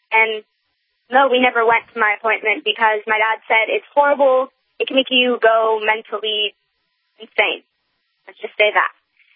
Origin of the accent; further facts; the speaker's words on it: California, United States; I'm 11 years old, and I'm from California.